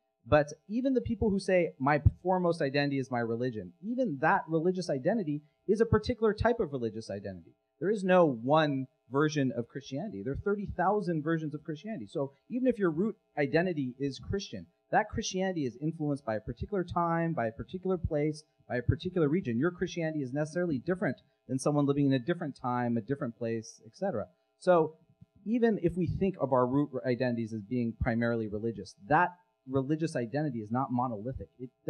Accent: California, United States; So the fact that I'm a Hindu, the fact that I'm South Asian, the fact that I'm American, the fact that I live in California.

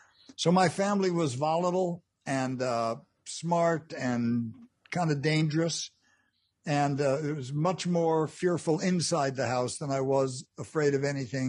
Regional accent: Englewood, New Jersey, United States; also born or lived in Manhattan; I was born in Manhattan, October 10th, 1941. And I think my family moved before I was 4 months old to Englewood, New Jersey, which was an old millionaire's playground just on the other side of the Hudson.

